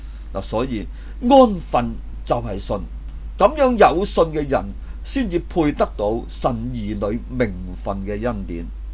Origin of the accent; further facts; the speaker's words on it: China; 我系中国人，祖籍系即系广东嘅珠海，以前叫中山。佢系出生喺澳门一个葡萄牙嘅殖民地，少年时候就移居香港一个英国嘅殖民地。